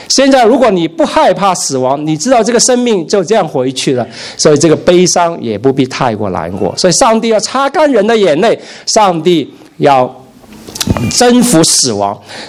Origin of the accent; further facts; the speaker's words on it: China; 而我们中国人看着什么都是吃的，什么都要占为己有